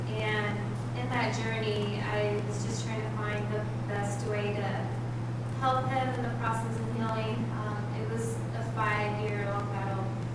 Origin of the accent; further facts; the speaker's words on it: Kansas City, Kansas, United States; I'm a resident, or I was born and raised in Argentina, which is in KCK, next to the second largest rail yard in the U.S.